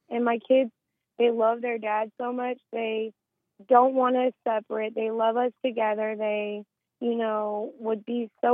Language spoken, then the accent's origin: English; Tampa, Florida, United States; Yeah, I'm from Tampa, Florida.